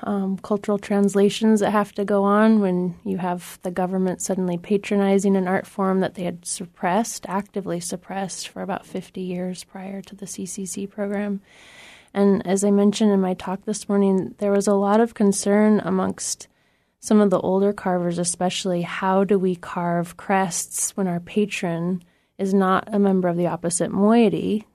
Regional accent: Ketchikan, Alaska, United States; but I grew up in Ketchikan. And so I grew up seeing a lot of the totem parks that were down in southern southeast Alaska

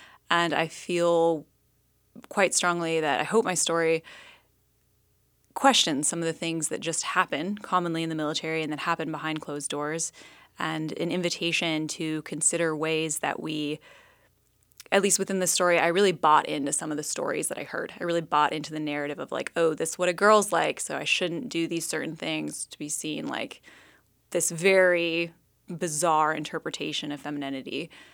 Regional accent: West Virginia, United States; I am a West Virginia girl.

